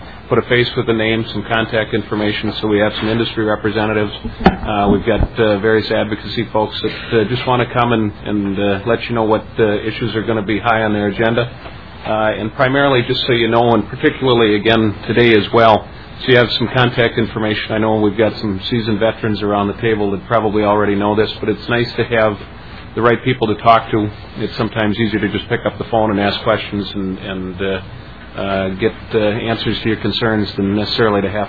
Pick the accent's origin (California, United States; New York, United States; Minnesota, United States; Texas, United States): Minnesota, United States; Inver Grove Heights; I'm from Invergrove Heights.